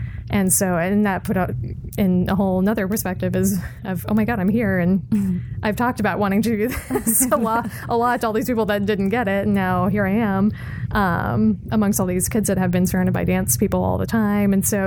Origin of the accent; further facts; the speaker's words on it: Tucson, Arizona, United States; I had a great school that I was training at in my hometown, which is not common for everybody. It's not. I'm from Tucson, Arizona